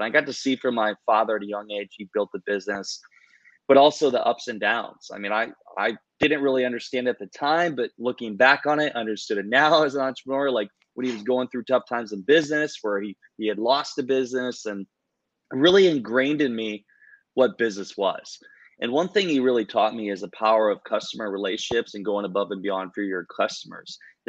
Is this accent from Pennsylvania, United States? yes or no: no; Iowa, United States; I grew up in Iowa.